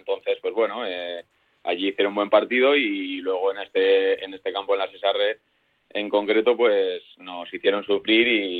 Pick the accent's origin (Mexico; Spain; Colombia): Spain; Zaragoza, Aragon; es también el fútbol aragonés, que de donde soy yo, de Zaragoza.